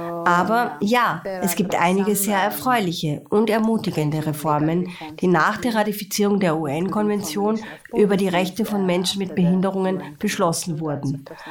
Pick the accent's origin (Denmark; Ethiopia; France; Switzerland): Ethiopia; Ich komme ursprünglich aus Äthiopien, aber jetzt arbeite ich auf der ganzen Welt.